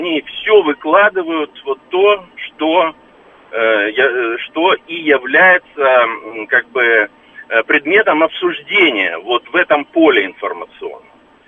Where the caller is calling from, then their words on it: Moscow, Russia; я из Москвы.